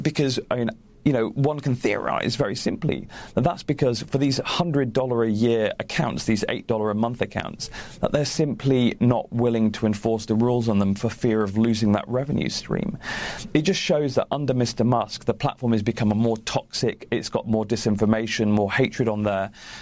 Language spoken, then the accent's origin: English; United Kingdom; We do have a British office as well, and clearly I'm British.